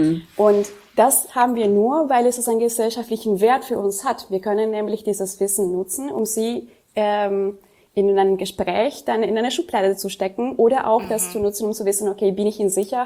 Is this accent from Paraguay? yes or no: yes; Paraguay; first language Jopara; German is a second language; ich bin in Paraguay geboren und aufgewachsen, meine Muttersprache ist Yopada, was auch eine Kreolsprache, so eine Mischsprache ist.